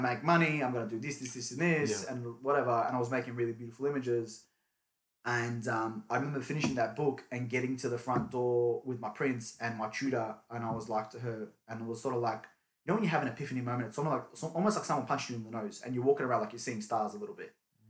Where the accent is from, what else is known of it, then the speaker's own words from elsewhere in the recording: Australia; born there; I'm here, I'm Turkish, I'm Muslim, you know, but I was born here in Australia.